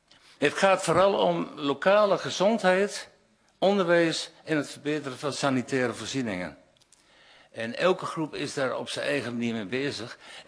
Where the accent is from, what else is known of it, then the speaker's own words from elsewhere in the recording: Saasveld, Overijssel, Netherlands; ik kom uit Saasveld.